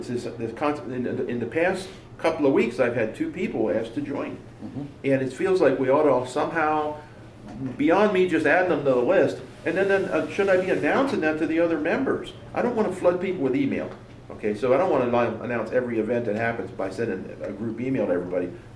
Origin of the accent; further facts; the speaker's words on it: New York, United States; But there's a Keystone VHF club down in where I grew up down in New York